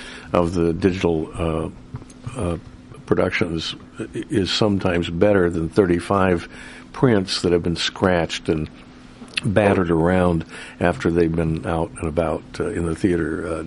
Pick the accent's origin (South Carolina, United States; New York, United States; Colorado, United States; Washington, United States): Washington, United States; Tacoma; as a teenager, I managed a movie theater in my hometown of Tacoma, Washington